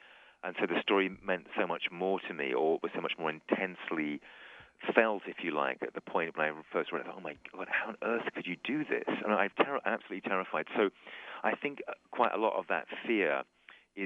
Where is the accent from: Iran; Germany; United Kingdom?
United Kingdom; He's French, I'm British.